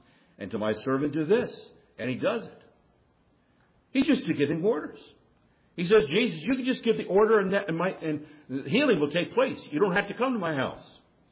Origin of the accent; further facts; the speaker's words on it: India; As I was growing up in India in my younger years, I remember how my father used to tell later on